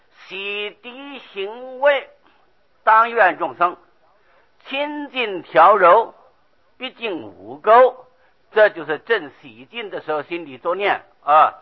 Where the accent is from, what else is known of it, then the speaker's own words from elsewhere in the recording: Shitoushan, Miaoli County, Taiwan; 狮头山啊，我从小住在狮头山。